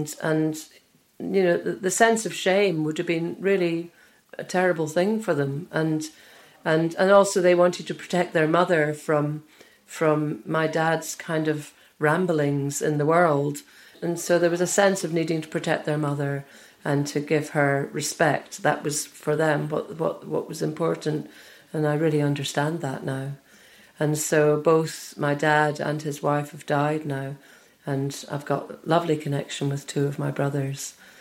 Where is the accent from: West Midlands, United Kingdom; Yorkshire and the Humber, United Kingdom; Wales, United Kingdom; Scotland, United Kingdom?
Scotland, United Kingdom; also born or lived in Edinburgh; I grew up as an only child, and I grew up a lot in the Highlands in near Skowrie, and my play places were the hills and the seashore